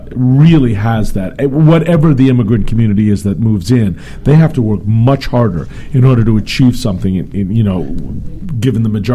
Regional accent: Long Island, New York, United States; And I was definitely raised with that as a Jew. I mean, mean, I grew up on Long Island, so I thought everyone was Jewish.

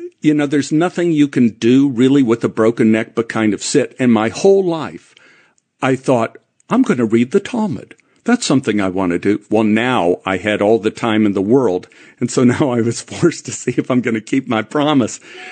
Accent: Dallas, Texas, United States; So we grew up in Oak Cliff, and this is not an – we had three Jewish families in Oak Cliff.

